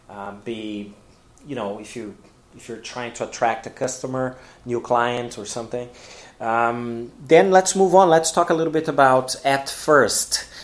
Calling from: Porto Alegre, Rio Grande do Sul, Brazil; English is a second language

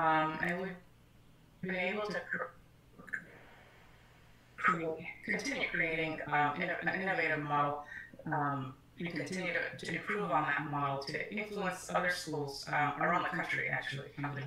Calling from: Ann Arbor, Michigan, United States; and I'm currently calling from Ann Arbor, Michigan.

